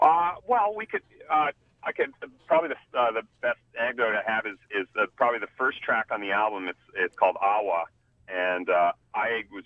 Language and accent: English; Sydney, Nova Scotia, Canada; I'm from Sydney, Nova Scotia, which is not a small, a tiny little place, but not the biggest place.